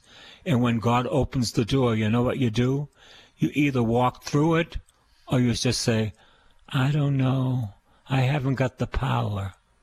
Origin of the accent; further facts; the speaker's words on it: Boston, Massachusetts, United States; Anyway, I'm a Bostonian, and I am preaching to people in Phoenix, Arizona